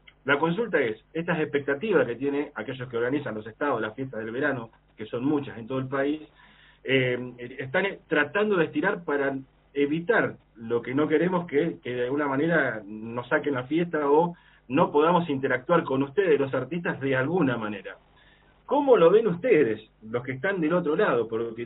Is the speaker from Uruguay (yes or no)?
no; Argentina